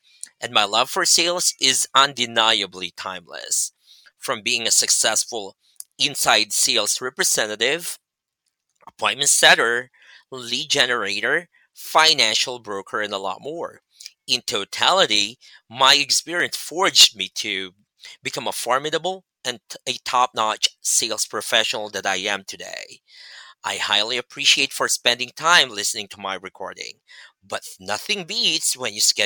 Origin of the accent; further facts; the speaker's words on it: Calabarzon, Philippines; I'm from Laguna, Philippines.